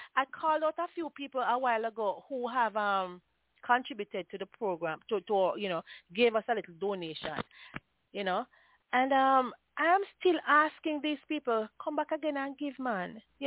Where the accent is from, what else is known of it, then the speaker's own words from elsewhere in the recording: Jamaica; well, I come from Jamaica, and I know when I come rich.